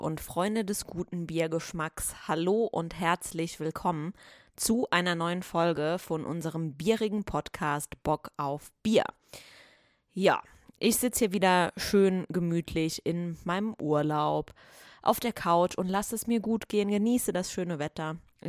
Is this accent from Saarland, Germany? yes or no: yes; Saarbrücken, Saarland, Germany; wir kommen ja aus Saarbrücken oder aus dem Saarland